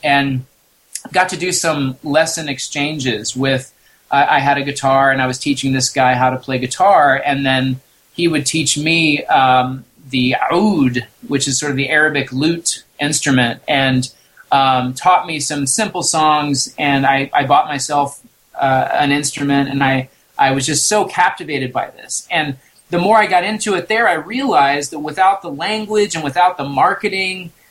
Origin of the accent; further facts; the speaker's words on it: Indiana, United States; also born or lived in Kansas; I grew up in the Midwest and in Indiana and Kansas specifically, and never really had the sense that, like, okay, Kansas, this is our music.